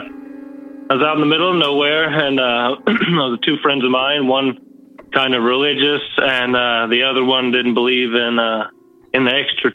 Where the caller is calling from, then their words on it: North Carolina, United States; I'm calling from good old North Kakalaki.